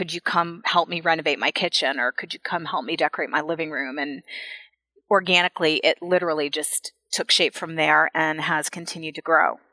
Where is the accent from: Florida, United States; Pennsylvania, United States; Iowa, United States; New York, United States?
Florida, United States; and we'd go to flea markets and up to Atlanta, because I'm from Florida, to shop flea markets.